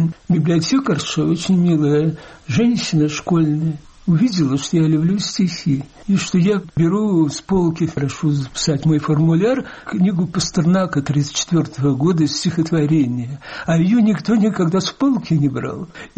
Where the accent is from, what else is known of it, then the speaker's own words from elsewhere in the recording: Saint Petersburg, Russia; Я родился в Ленинграде, в больнице Рисмана на Петроградской. И всю жизнь провел здесь